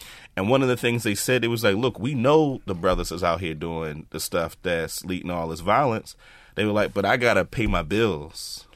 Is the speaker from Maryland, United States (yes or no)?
yes; Maryland, United States; I grew up in Howard Park, and the neighborhood I grew up in, adjacent to the Forest Park golf course and just all this beautiful stuff around it.